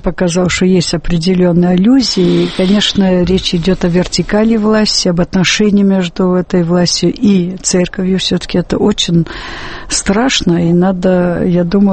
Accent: Cannes, Provence-Alpes-Côte d'Azur, France; в Каннах, это, кстати, мой родной город

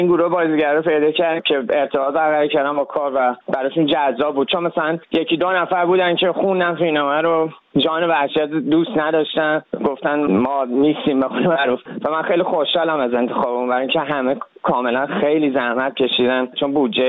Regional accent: Iran; این خاطرات کودکیم و که پس ذهنم بود و خب اون دهه 60 شمسی تو ایران خیلی فشارهای زیادی رو همه ملت بود

